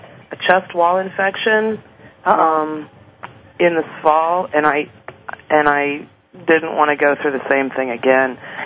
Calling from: Louisiana, United States; Okay, so I'm calling in this afternoon for a healing. … from Louisiana.

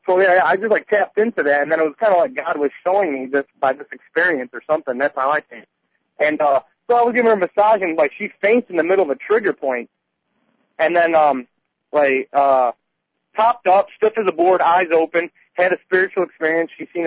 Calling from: Chicago, Illinois, United States; Oh, Chicago, Southside. Called you guys a couple weeks ago.

